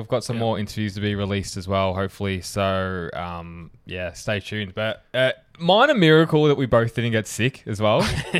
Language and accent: English; Australia; But it was thank fuck we're Australian.